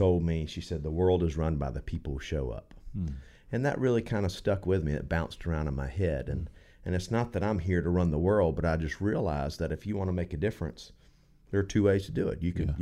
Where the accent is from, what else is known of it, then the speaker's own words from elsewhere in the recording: Monticello, Florida, United States; I'm from Monticello. I've been there most of my life. I can't say all my life because I'm not dead yet.